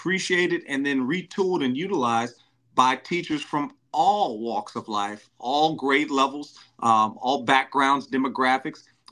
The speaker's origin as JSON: {"language": "English", "region": "Louisiana", "country": "United States", "said": "And for anybody that knows me knows I'm from Louisiana, from the Bayou State, and I'm a band director by trade"}